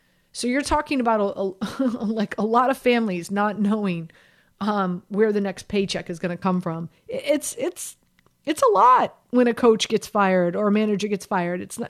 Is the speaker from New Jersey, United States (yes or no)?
no; Miami, Florida, United States; Listen, I grew up in Miami. My dad played for the University of Miami, so I grew up a huge Canes fan.